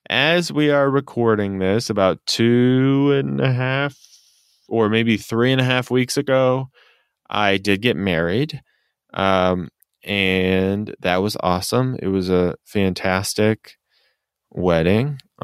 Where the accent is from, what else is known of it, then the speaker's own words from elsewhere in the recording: Spokane, Washington, United States; Well, I went to Lilac City Comic Con, which is in Spokane, Washington. That's my hometown